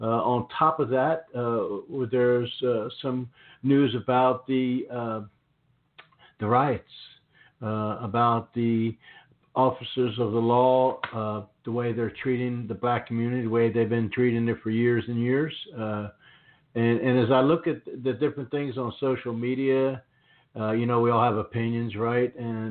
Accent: Northeast, United States; now in South, United States; I come from the Northeast, and living here in the South, it's a little bit different down here than where I grew up.

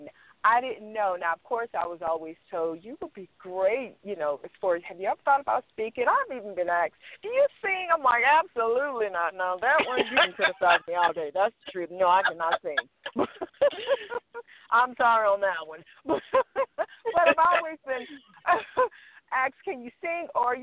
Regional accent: Southern United States, United States; accent: southern; I would be ashamed to talk because I was always being teased about my southern accent.

